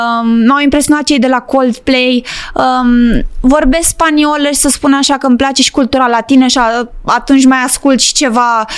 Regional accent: Târgoviște, Dâmbovița, Romania; la Târgoviște. Da, da. La Târgoviște. Cunosc banca, cunosc tot. Astea au fost terenurile pe care am crescut

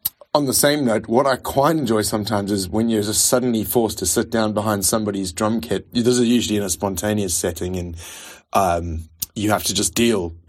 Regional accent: South Africa; moved away as an adult; now in United Kingdom; yeah, I'm a South African expat. I've been living in England for 15 years, married to an English woman, and have had lots of telephone jobs, so my accent is a bit of a hodgepodge.

